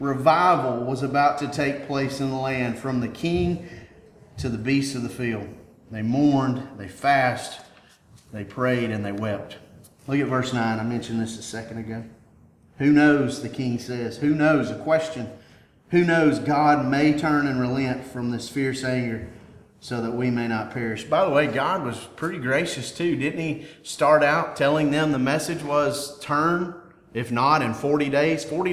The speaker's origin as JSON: {"language": "English", "country": "United States", "said": "it's hard for me as an American."}